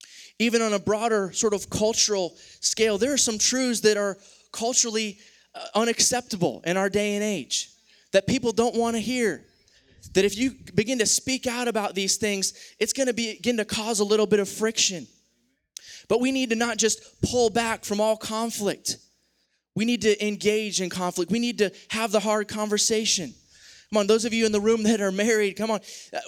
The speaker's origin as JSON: {"language": "English", "region": "Florida", "country": "United States", "said": "I'm from Florida. I didn't have an ice scraper."}